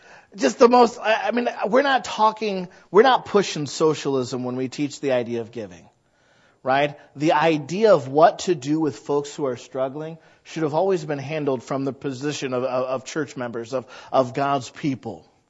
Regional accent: United States; because I am American.

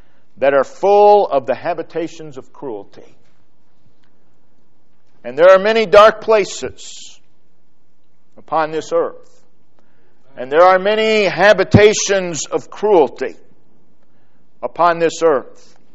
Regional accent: United States; born there; it was no accident that I was born in the United States.

